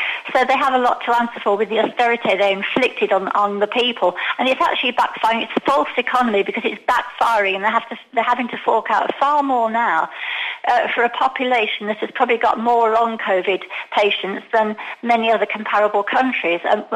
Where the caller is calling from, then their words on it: Alicante, Valencian Community, Spain; Hello, Giles. Yeah